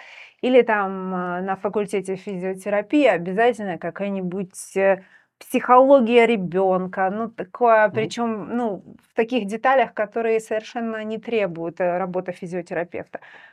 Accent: southern Ukraine, Ukraine; now in Latvia; Я, как мы все знаем, я из Южной Украины, я приехала в Латвию, очень долго учила сложный для меня латышский язык

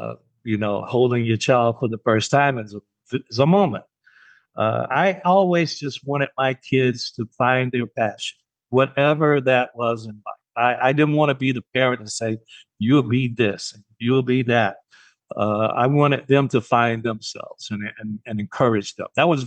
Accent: Gaston, Alabama, United States; So, you know, back then, I grew up in Gaston, Alabama. George Wallace was governor of Alabama.

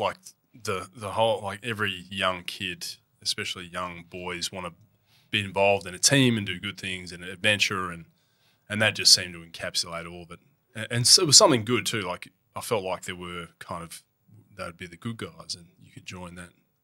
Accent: Newman, Western Australia, Australia; also born or lived in Geraldton / Perth; I was West Australian born, so I grew up in Newman, up north in WA, and I had my whole childhood was kind of through the 80s.

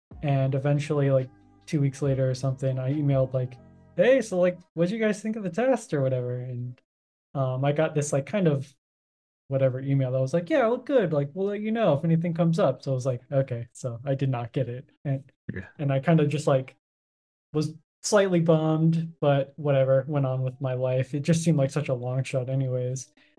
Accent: Arizona, United States; also born or lived in South Carolina / Denver; I grew up in Arizona. I went to school and stuff in South Carolina. And then after school, I went to Denver.

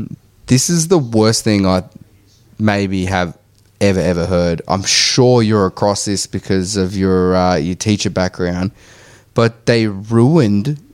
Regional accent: Melbourne, Victoria, Australia; now in Ireland; I'm from Melbourne, but I've lived in Ireland for many years.

